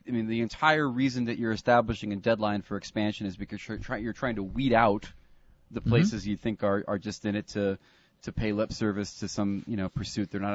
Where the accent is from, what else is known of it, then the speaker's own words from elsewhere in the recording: United States; it's growing up in America, you had tangential knowledge of some sports.